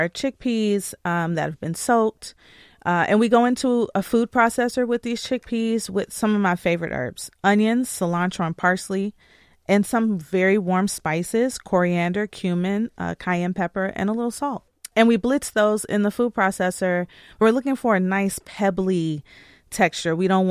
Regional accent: Michigan, United States; born or raised there

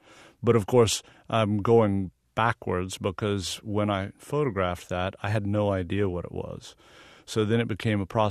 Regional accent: the South, United States; accent: Southern; And I'm from the South, so in my best Southern accent, I said, excuse me, can I use your bathroom?

